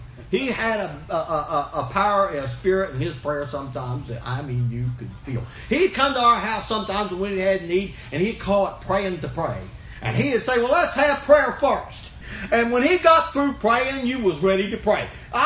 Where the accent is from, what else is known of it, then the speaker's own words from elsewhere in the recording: West Virginia, United States; And listen, I'm from West Virginia, okay? And in West Virginia, the waters run clear.